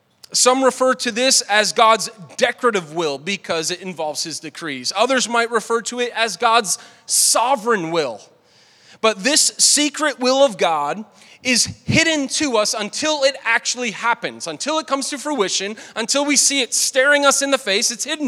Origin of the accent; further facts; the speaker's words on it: Boston, Massachusetts, United States; And I grew up in the Northeast, and you know the phrase, how you like them apples. You know, that's from Boston, man. That's where I'm from.